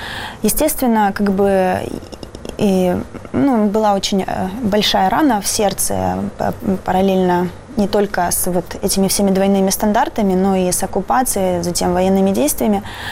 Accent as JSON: {"language": "Russian", "town": "Kerch", "region": "Crimea", "country": "Ukraine", "tie": "born or raised there", "said": "все это начиналось с моего родного города, с Керчи."}